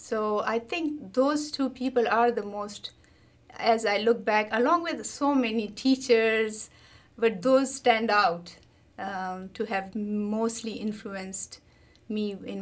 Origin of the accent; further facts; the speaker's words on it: Peshawar, Khyber Pakhtunkhwa, Pakistan; So I grew up in Peshawar, which is a valley city close to about 50 miles from Khyber Pass